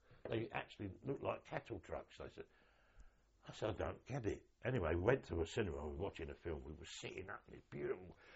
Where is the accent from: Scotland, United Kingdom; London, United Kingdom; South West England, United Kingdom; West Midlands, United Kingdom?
London, United Kingdom; I'm from the East End of London.